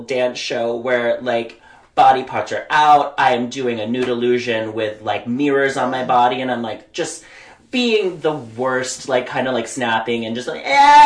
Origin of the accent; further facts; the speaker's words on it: Lenexa, Kansas, United States; also born or lived in Glaston; I grew up in Lenexa, Kansas. I was born in Glaston, Missouri, so it's like both sides of the state line.